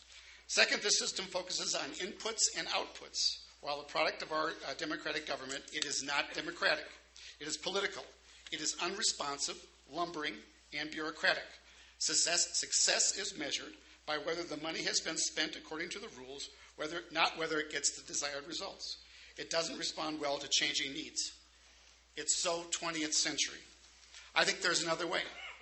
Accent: Minnesota, United States; I'm from Minnesota, the land of Paul Wellstone

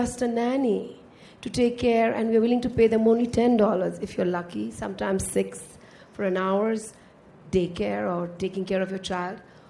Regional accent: India; And as far as I'm concerned, I come from India.

